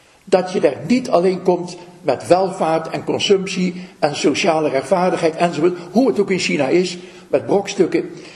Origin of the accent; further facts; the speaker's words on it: Russia; Dutch is a second language; als wij iets nodig hebben, dat is bij ons in Rusland verwaarloosd.